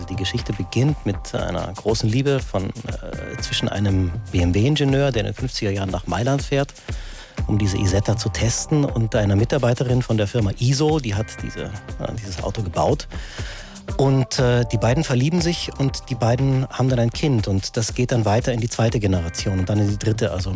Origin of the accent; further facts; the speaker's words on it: Munich, Bavaria, Germany; born there; ich bin in München geboren und die meisten in meiner Familie sind in München geboren, aber kommen ursprünglich von woanders her.